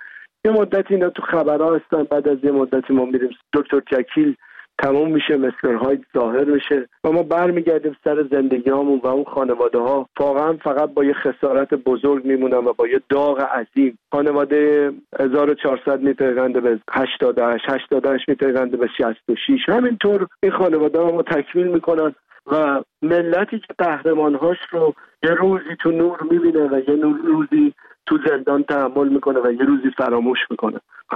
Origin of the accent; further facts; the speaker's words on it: Iran; خودم یه فرزند دردمند رها شده از ایرانم